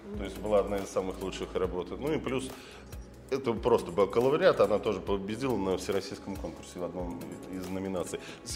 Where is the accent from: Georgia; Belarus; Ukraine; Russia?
Russia; Balakovo, Saratov Oblast; Балакова, Саратовская область. Часто путают очень наш город. Мы говорим, мы из Балакова. Нам говорят, Балагоя? Я говорю, нет, не Балагоя, это Балакова. Небольшой город, 200 тысяч жителей